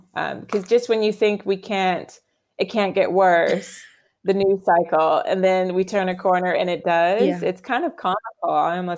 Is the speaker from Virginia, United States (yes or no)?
yes; Virginia, United States; now in London, United Kingdom; particularly in my home state of Virginia, where I grew up.